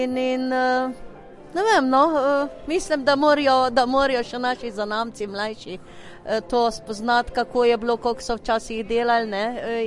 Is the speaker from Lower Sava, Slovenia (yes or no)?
yes; Krško, Lower Sava, Slovenia; Smo iz Krškega, sem iz Krškega, ampak smo iz vseh strani, iz okolice Krškega.